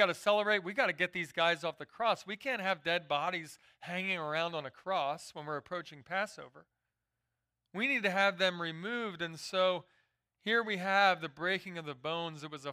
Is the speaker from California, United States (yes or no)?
no; Philadelphia, Pennsylvania, United States; And I grew up in Philadelphia, so I saw more smog than stars.